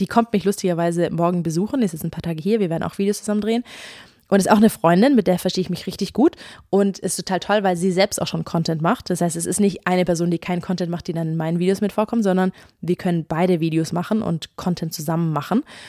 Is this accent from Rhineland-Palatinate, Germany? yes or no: no; Ulm, Baden-Württemberg, Germany; in Ulm, wo ich herkomme